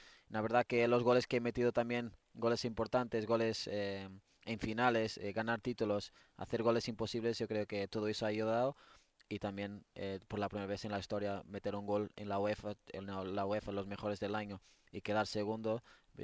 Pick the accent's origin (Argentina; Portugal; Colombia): Portugal; Spanish is a second language; Yo, por ejemplo, toda la gente sabe que soy portugués